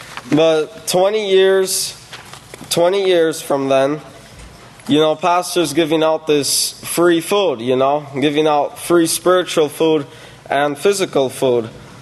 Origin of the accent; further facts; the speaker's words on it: Texas, United States; You know, and these people were from Texas also. So when people from the house of Yahweh look at us as us being from Texas, they're like, does anything great come from Texas?